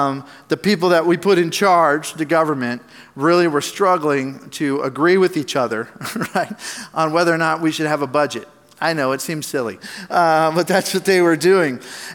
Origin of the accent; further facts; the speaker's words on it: United States; I'm an American. I live here, right?